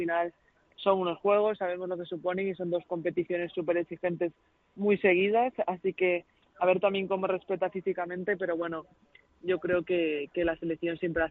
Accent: Galicia, Spain; Hombre, yo como te voy a decir, siendo gallega, hombre, y tanto, esta magia gallega, ¿no?

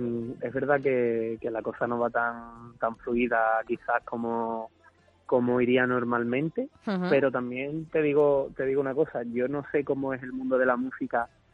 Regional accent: Cádiz, Andalusia, Spain; En mi tierra. Dentro de dos semanitas estamos ahí presentando el disco.

